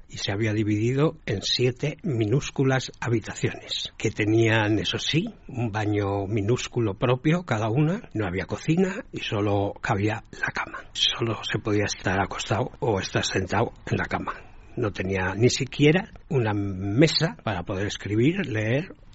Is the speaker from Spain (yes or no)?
yes; Madrid, Community of Madrid, Spain; tengo 59 años y soy de Madrid.